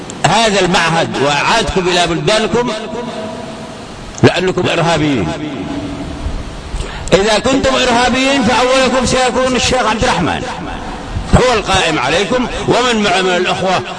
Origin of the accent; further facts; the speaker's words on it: Yemen; فهذا واجبنا نحن أبناء اليمن في هذه المحافظات